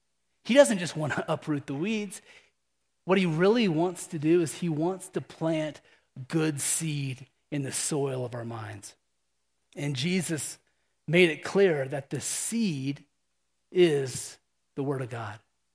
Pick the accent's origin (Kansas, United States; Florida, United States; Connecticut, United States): Kansas, United States; Now, I mentioned I was from Kansas. Oftentimes, when people find out I'm from Kansas, they usually say the same thing.